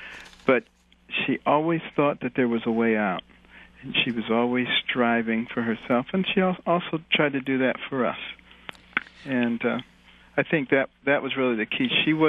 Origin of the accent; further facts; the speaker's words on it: Detroit, Michigan, United States; also born or lived in Boston, United States; growing up in Detroit and Boston, I hated being poor